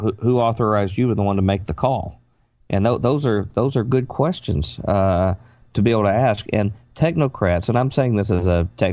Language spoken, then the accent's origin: English; United States; born there; I have a divine right because I was born in America